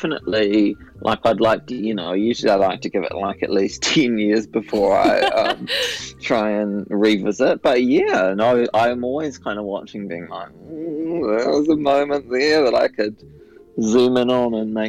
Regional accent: Dunedin, Otago, New Zealand; when I grew up in Dunedin and I had no friends, so there was nothing to do there

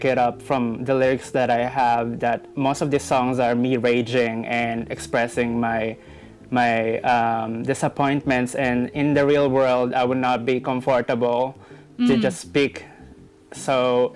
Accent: Philippines; first language Tagalog; English is a second language; I just gave her a whole verse in Tagalog, which is just me lamenting. I am free. I am letting go in my native language.

